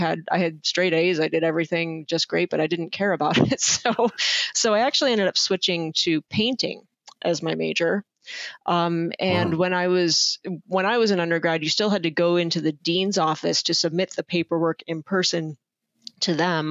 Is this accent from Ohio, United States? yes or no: yes; Akron, Ohio, United States; Yeah, well, so I grew up just outside of Akron, Ohio.